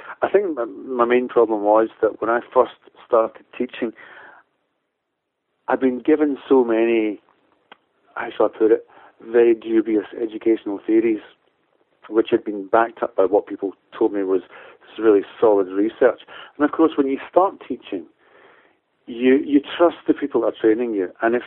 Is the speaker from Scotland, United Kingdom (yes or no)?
yes; Glasgow, Scotland, United Kingdom; moved away as an adult; now in London, United Kingdom; I came down to London from Glasgow about 20 years ago